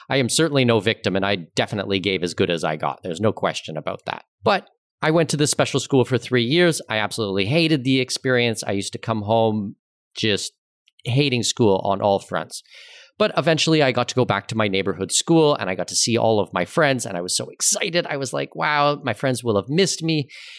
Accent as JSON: {"language": "English", "region": "Ontario", "country": "Canada", "tie": "born or raised there", "said": "So I'm born and raised in Southwestern Ontario."}